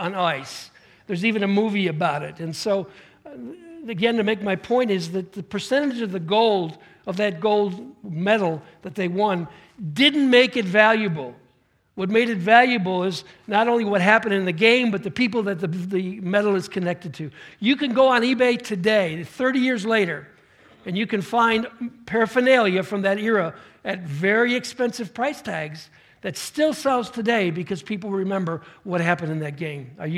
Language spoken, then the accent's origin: English; Northeast, United States; Now, I grew up in the Northeast, and, you know, snow is in my backyard.